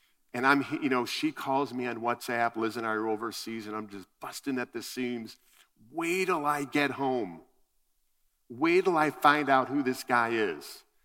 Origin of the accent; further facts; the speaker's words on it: Colorado, United States; Now, we're from Colorado, which is a very dog-friendly place. We're in the mountains.